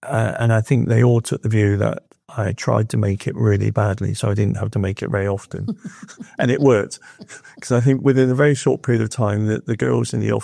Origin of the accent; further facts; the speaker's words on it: South West England, United Kingdom; now in island; I was born in Somerset, a dairy farming family